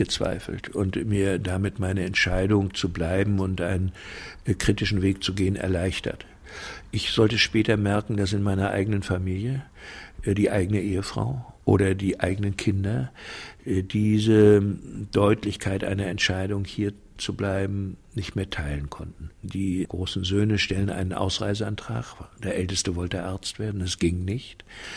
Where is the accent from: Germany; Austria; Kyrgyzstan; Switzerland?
Germany; Baltic coast; Und ich hing auch irgendwie an meiner Heimat an der Ostsee da oben.